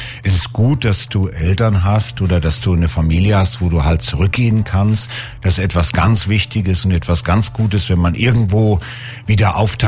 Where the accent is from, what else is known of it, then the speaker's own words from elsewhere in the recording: Northern Germany, Germany; Ich bin Norddeutscher und die sind immer ein bisschen, vielleicht ein bisschen ruhiger